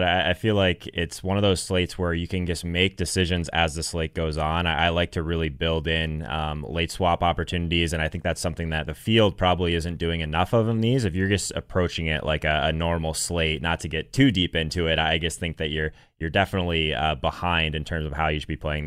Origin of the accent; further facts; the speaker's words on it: Arizona, United States; Full disclosure, I'm a Cardinals fan. I'm from Arizona originally.